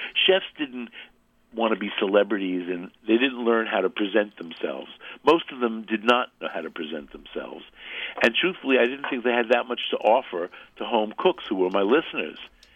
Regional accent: Brooklyn, New York, United States; Anyway, I'm from Brooklyn. We're used to variety here.

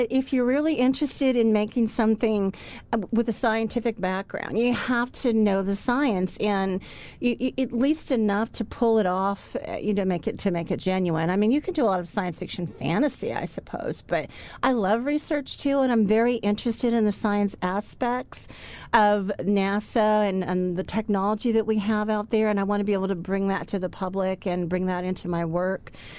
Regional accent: Connecticut, United States; born there; I was born in Connecticut, but I've been living in Pennsylvania since 2001.

